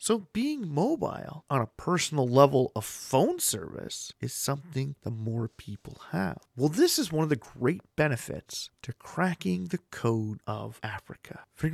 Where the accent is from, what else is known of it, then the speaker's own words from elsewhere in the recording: Canada; building new mines in my home country, Canada, can be a snail's pace.